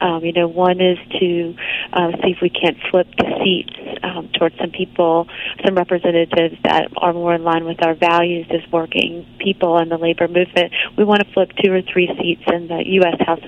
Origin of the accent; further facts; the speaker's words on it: North Carolina, United States; born there; now in Raleigh, United States; Yes, I was born in North Carolina and have been in North Carolina most of my adult life. I have just recently moved from the mountains of North Carolina in Asheville to Raleigh